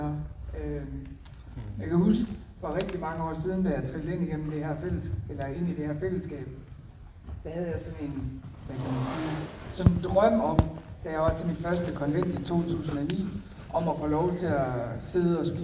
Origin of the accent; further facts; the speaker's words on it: Central Denmark Region, Denmark; Jeg er født og opvokset i Midtjylland.